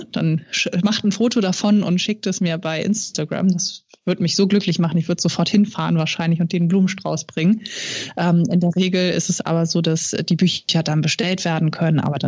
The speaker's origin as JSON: {"language": "German", "region": "Hamburg", "country": "Germany", "tie": "born there", "said": "Also die meisten meiner Bücher, jetzt abgesehen von Myrika, spielen ja auch in Hamburg, meiner Geburtsstadt."}